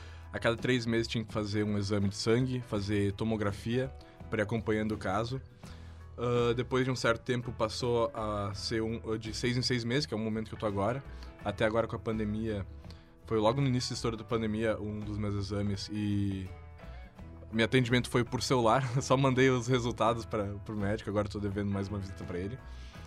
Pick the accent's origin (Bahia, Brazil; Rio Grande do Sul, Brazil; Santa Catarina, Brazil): Rio Grande do Sul, Brazil; Arroio do Meio; lá da minha cidade, que eu não recordo o nome, mas eu recebi uma ligação, ah, aqui é o fulano daqui de Arroio do Meio